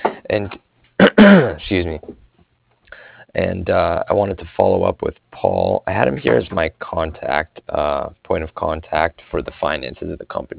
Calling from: Cardiff, Wales, United Kingdom; And I'm calling from Cardiff, and that's C-A-R-D-I-F-F, like Frank at the end.

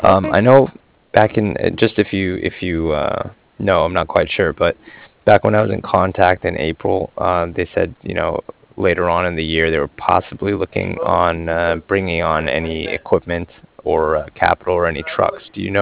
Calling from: Cardiff, Wales, United Kingdom; as in mother at the end. And I'm calling from Cardiff.

